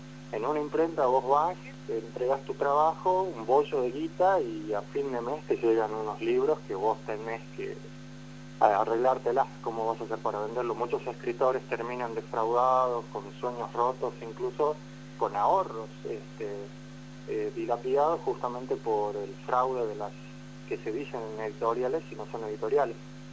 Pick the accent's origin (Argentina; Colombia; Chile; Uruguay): Argentina; Tartagal, Salta; Y yo, que bueno, por mi parte soy de Tartagal y voy con una novela también.